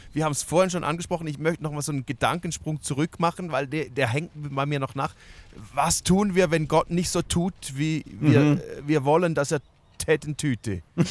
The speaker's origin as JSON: {"language": "German", "country": "Switzerland", "said": "nee, ich bin Schweizer, wir schreien nicht."}